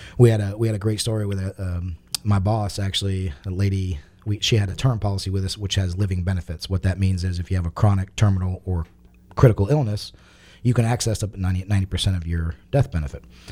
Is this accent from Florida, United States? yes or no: yes; Florida, United States; I live in the St. Petersburg area. I've been born and raised in Florida all my life. I moved around a little bit with my dad, but I love this area.